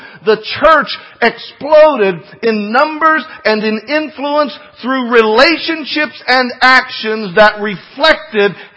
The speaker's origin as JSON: {"language": "English", "country": "United States", "said": "I'm an American."}